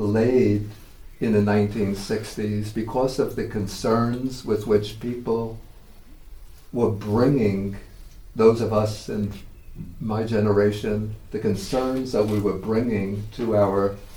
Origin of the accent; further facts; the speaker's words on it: New York City, New York, United States; I'm speaking from an American perspective now, and from an urban American perspective. I grew up in New York City.